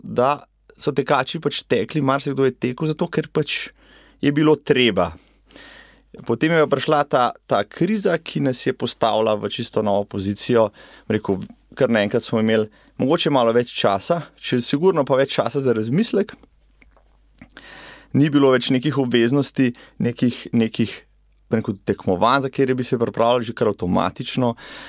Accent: Preddvor, Upper Carniola, Slovenia; Jaz sem doma iz občine, iz Preddvora, ki ni lih največja v Sloveniji

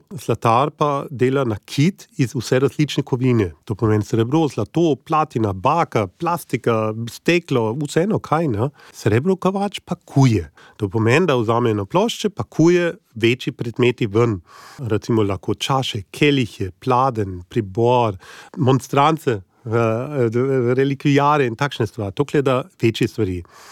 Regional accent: Munich, Bavaria, Germany; also born or lived in Ljubljana; now in Slovenia; Živim na Gorenjskem, v bistvu sem mestni otrok, sem iz Minčna in ta mesto je bil mene definitivno prevelik. Potem pa sem se preselil v Sloveniji in sem živel najprej v Ljubljani

